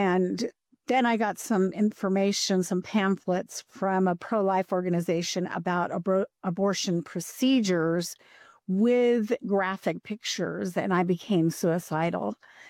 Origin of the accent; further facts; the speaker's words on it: Guatemala; I grew up in a Christian home. My parents were missionary Bible translators, and I grew up in Guatemala.